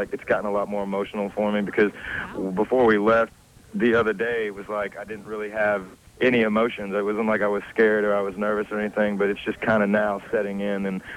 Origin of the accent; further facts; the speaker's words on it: Tennessee, United States; I was born and raised in Tennessee, but the band's based out of Jacksonville, Florida.